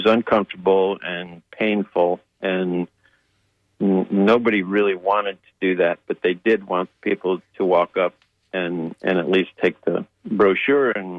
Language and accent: English; Chicago, Illinois, United States; also born or lived in Cleveland / Detroit; I grew up in Chicago and Cleveland and Detroit